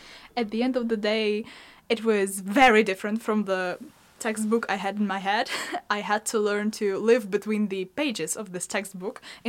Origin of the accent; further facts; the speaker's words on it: Lviv, Lviv Oblast, Ukraine; English is a second language; now in Germany; I come originally from Ukraine, Lviv, where I was born and sent to a school with amplification of German language studies.